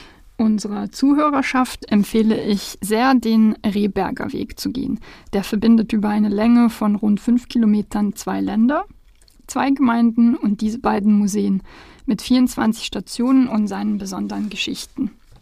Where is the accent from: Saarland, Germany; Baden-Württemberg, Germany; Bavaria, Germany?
Baden-Württemberg, Germany; Stuttgart; Es verbindet nämlich auch meine Heimatstadt Stuttgart und Basel.